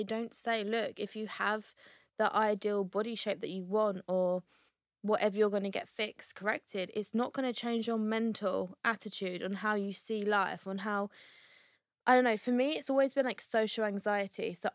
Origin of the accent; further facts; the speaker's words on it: East of England, United Kingdom; We are from Essex. It's very like gym town laundry.